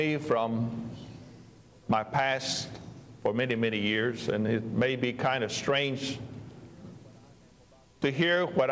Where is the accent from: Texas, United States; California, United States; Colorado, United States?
Texas, United States; Sinton; When I was growing up in South Texas, just outside of Corpus, in a little town by the name of Senton, mesquite trees are plentiful.